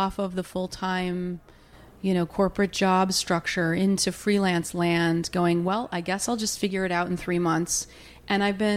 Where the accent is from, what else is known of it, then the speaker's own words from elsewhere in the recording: Illinois, United States; No, I grew up in Illinois.